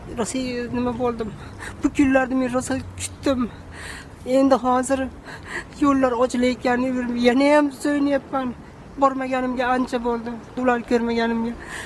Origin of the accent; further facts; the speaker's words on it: Andijan, Andijan Region, Uzbekistan; anjanda o'zim katta bo'lganman